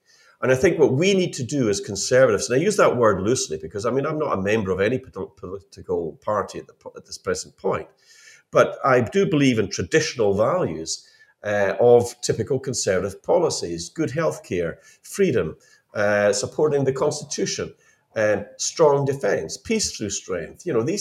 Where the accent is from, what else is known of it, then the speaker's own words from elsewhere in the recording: Scotland, United Kingdom; I'm a Scottish Highlander with a little bit of Viking thrown in. I go back a long way, but I love Britain. You know, I'm very proud to be a British Scot